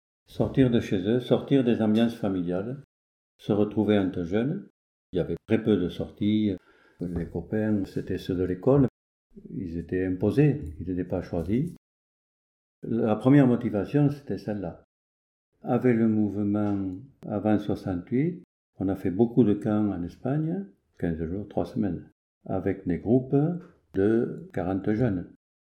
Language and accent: French; Navarrenx, Nouvelle-Aquitaine, France; now in Monein, France; Je suis originaire du canton de Navarreins, un petit village au Jeune Cantor. Je suis marié avec Françoise. On habite Monin depuis 1978.